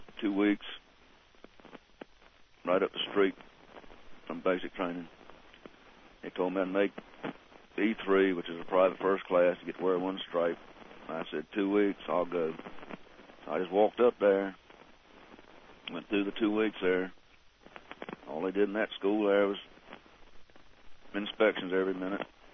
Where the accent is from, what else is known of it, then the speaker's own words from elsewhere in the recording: Morehead City, North Carolina, United States; Well, I was born in Morehead City, North Carolina, on February 18th, 1948. And I grew up here, went through high school here